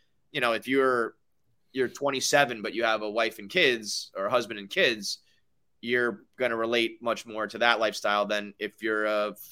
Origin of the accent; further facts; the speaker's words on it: New York, United States; I've always been a New York guy. I was born in the Bronx.